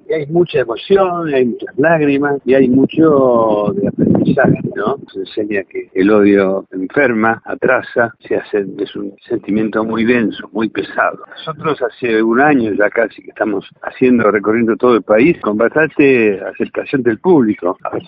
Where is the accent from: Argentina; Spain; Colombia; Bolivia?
Argentina; Pellegrini, Buenos Aires Province; un pueblo como este, precioso, que se parece a mi pueblo, a Pellegrini.